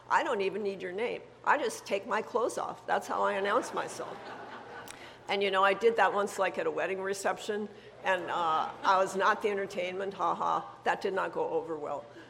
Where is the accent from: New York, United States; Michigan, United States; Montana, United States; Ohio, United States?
Montana, United States; I grew up in Montana. We have reservations in Montana.